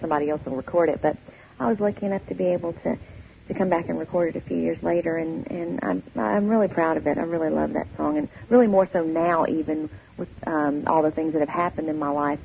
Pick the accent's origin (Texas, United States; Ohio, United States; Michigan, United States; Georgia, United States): Texas, United States; Well, you know, I'm from Texas, so I love Tex-Mex food.